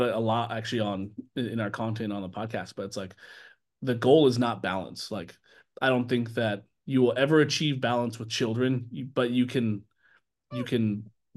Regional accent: Seattle, Washington, United States; I'm the same way. I'm from Seattle. My favorite team is dead.

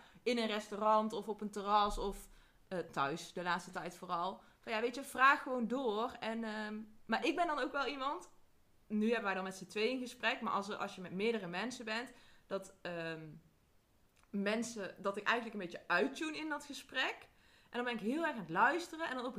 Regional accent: North Brabant, Netherlands; accent: Brabant, soft g; Ik weet dat ik niet Brabants praat, maar je hoort dat ik uit Brabant kom.

